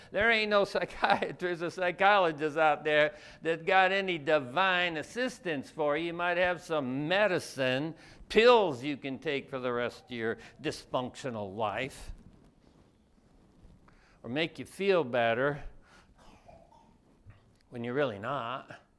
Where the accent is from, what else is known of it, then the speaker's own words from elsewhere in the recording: United States; I grew up in America. We got churches in every corner and Bibles in every house, I think.